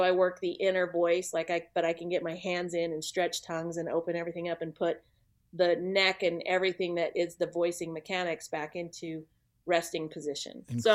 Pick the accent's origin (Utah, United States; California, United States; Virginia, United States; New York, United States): Utah, United States; Salt Lake City; yeah, so I'm based out of Salt Lake City. I grew up in Salt Lake City, Utah. Uh-huh. Still live here, but I have a studio in Utah